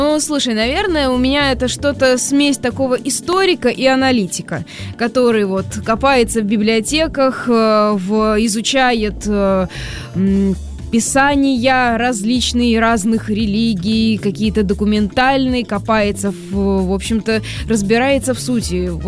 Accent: Moscow, Russia; мы, москвичи

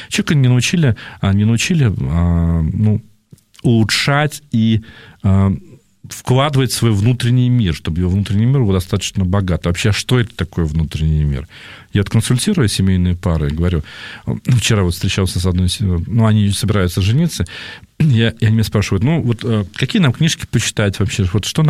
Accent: Russia; мы же все из родом, ну, родом с того места, откуда мы, где мы живем, где мы проживаем, да, то есть мы все из России

